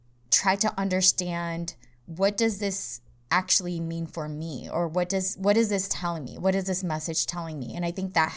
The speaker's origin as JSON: {"language": "English", "country": "United States", "tie": "born or raised there", "said": "being born and raised in America, it's confusing because we live in both cultures."}